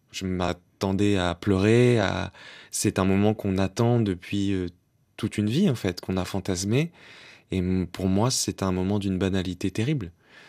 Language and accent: French; Brest, Brittany, France; quand je disais « je suis de Brest », on me disait « non, tu es vraiment d'où ?» La réponse qu'on attendait, c'est d'Indonésie.